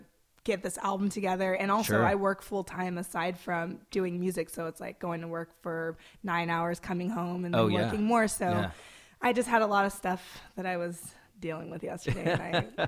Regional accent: Skyway, Washington, United States; I grew up in Skyway, so I was in the hood.

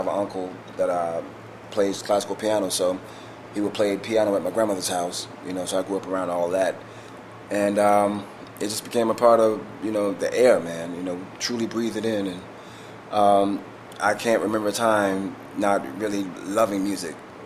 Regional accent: Atlanta, Georgia, United States; In Atlanta, Georgia.

